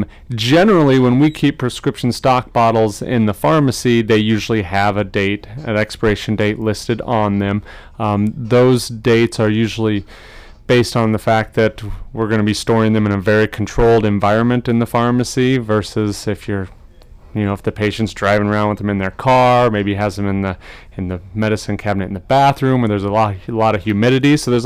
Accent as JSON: {"language": "English", "town": "Hastings", "region": "Nebraska", "country": "United States", "tie": "born or raised there", "said": "Well, I was raised most of my life in Hastings, Nebraska, a little town, south central Nebraska. That's where I grew up."}